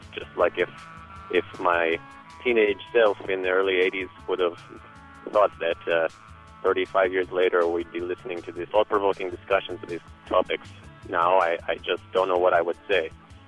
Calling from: Tulsa, Oklahoma, United States; I'm calling from Tulsa, Oklahoma.

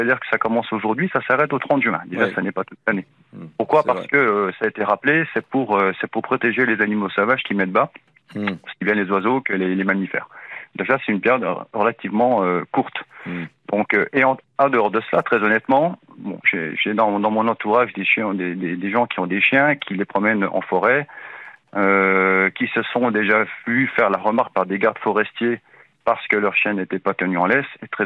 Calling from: Grand Est, France; je suis en Alsace.

